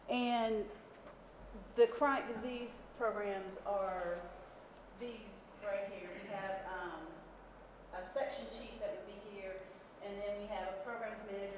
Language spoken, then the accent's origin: English; North Carolina, United States; from North Carolina